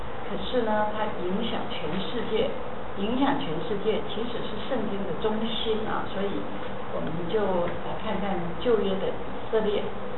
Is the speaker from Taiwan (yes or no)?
no; China; 我们中国人，我们又可以叫华人，又可以叫唐人，又可以叫汉人